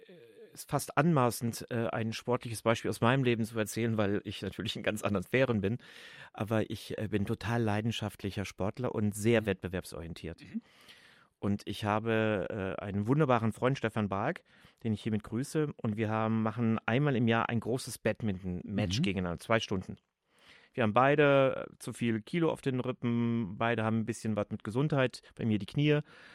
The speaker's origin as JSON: {"language": "German", "town": "Cologne", "region": "North Rhine-Westphalia", "country": "Germany", "said": "Auch wenn ich es als Kölner sehr schwer habe mit dem Gönne könne."}